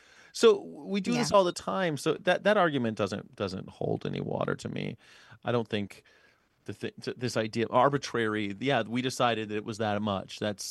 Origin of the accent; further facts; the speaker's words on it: United States; born there; I was born in America. We eat flesh every breakfast, lunch, and dinner.